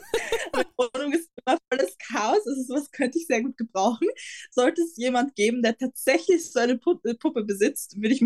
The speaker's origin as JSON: {"language": "German", "country": "Austria", "said": "ich bin 20 Jahre alt, ich komme aus Österreich"}